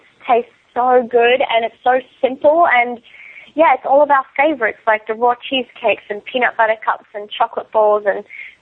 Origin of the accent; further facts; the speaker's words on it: Australia; I grew up in the outback